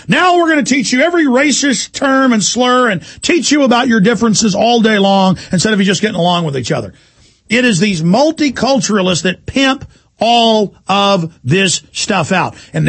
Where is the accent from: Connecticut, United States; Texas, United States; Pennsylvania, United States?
Texas, United States; You know, I'm from Texas, where it's not really rebel flag country, even though Texas was involved on the rebel side